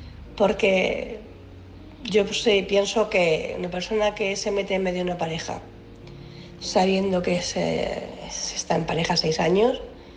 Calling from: Cartagena, Region of Murcia, Spain; de Cartagena y bueno

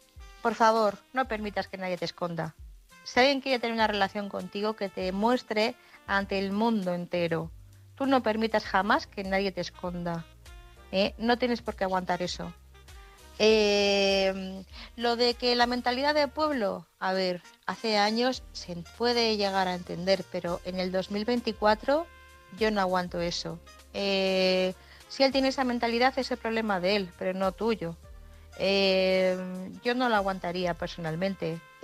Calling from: Madrid, Community of Madrid, Spain; corresponsal de Madrid.

